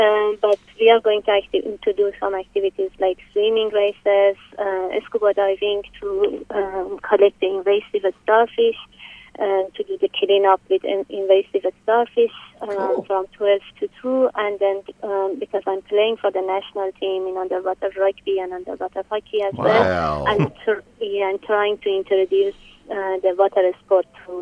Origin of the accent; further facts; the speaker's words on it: Tehran, Tehran Province, Iran; English is a second language; I'm from Iran. So I'm from capital city Tehran in Iran, and it was a landlocked country